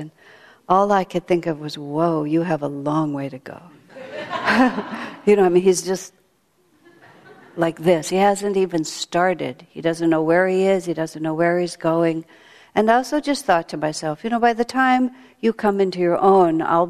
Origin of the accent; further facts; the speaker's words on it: El Paso, Texas, United States; Thinking of myself growing up in El Paso, Texas, remembering 3839 Hillcrest Drive where we lived and looking out the window and just seeing the life that was there and the desert where we lived